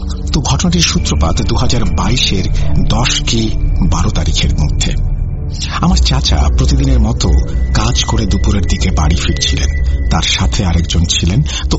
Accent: Mymensingh, Mymensingh Division, Bangladesh; now in Gazipur, Bangladesh; আমার home town Mymensingh, কিন্তু আমার পরিবার সহ আমি গাজীপুরে থাকি।

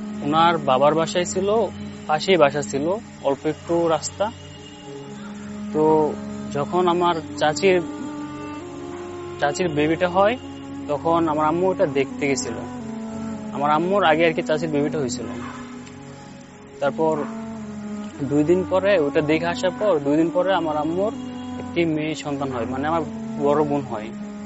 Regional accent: Sreepur, Dhaka Division, Bangladesh; আমার লোকেশন হচ্ছে আপনার গাজীপুর শ্রীপুর উপজেলার সাতখানা গ্রামে আমার বাসা।

